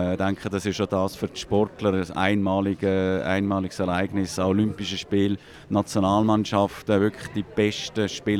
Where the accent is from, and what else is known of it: Switzerland